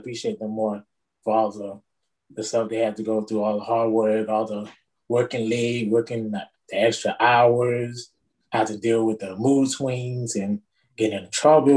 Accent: Miami, Florida, United States; I'm from Miami, Florida. 34 years old.

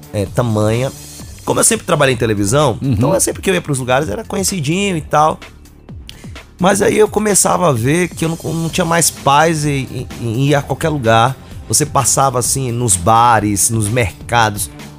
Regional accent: Manaus, Amazonas, Brazil; Eu tenho 32 anos de idade, comecei com 11 anos, eu sou de Manaus.

